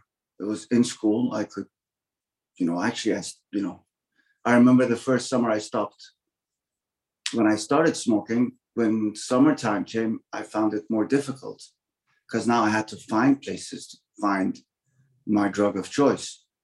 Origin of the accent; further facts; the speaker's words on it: Toronto, Ontario, Canada; I lived in Toronto, and I grew up in Scarborough partly, and in the West End of Toronto.